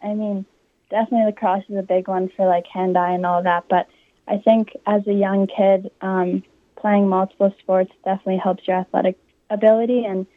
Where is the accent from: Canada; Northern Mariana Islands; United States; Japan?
Canada; Cole Harbour, Nova Scotia; So, yeah, it was good growing up in Cole Harbour. I mean, it was a smaller town when I was younger, but now it's definitely growing